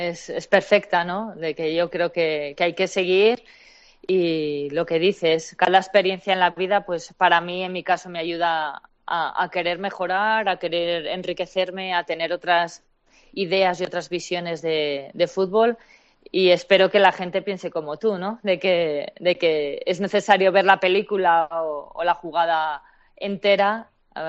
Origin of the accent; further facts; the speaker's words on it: Pamplona, Navarre, Spain; now in United States; siempre dicen, ah, eres de donde se corre con los toros. Sí, de ahí, ¿no? Tienes que explicar